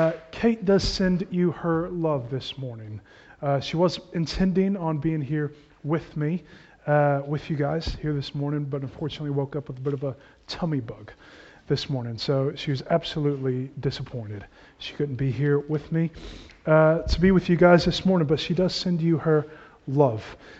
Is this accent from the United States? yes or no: yes; Magnolia, Texas, United States; When I tell people I'm from Magnolia rather than Houston, I'm immediately made fun of, understandably.